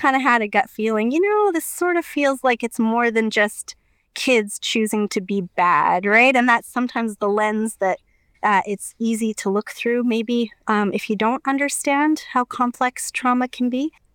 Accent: Alberta, Canada; moved away as an adult; now in Winnipeg, Canada; I live in Winnipeg, Manitoba, Canada. I'm originally from Alberta, and my family moved out here when my son was just 6 weeks old. So I've now been here for 15 years, and I love Winnipeg.

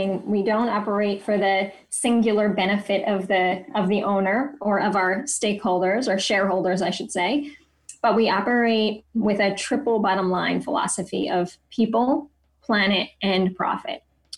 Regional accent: New Jersey, United States; So I grew up in New Jersey. I ended up coming down to the DC area for college. I was actually in Baltimore for college.

